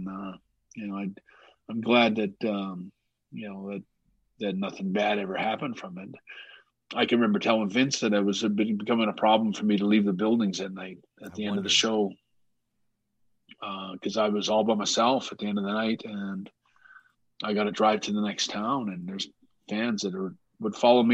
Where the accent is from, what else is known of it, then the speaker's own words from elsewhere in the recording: Canada; It's kind of, you know, it's very, it's a unique place, and there's a temperament that Canadians always have a good temperament. And, you know, I think we're a better place because, you know, Canada, for the most part, we actually don't mind wearing masks